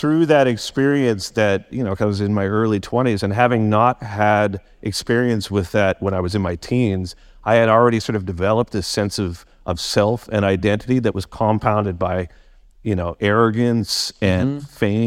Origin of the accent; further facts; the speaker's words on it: Guildford, South East England, United Kingdom; I'm from Guildford.